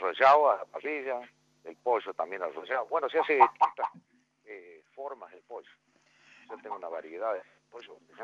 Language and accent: Spanish; Entre Ríos, Argentina; Me inicié en la parrilla porque yo nativo soy de Entre Ríos.